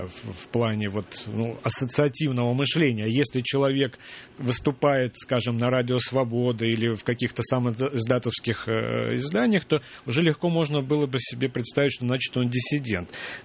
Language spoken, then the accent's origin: Russian; Saint Petersburg, Russia; now in Moscow, Russia; Да, я питерский, да.